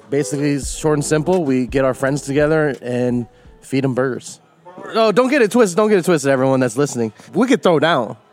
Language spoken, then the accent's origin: English; Virginia, United States; We're both from Virginia. Came out here.